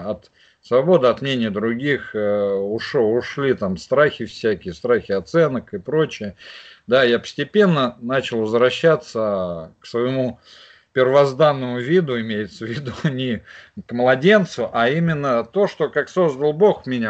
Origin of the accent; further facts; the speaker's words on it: Tambov, Tambov Oblast, Russia; Ну, обычно я пишу алкоголик из Тамбова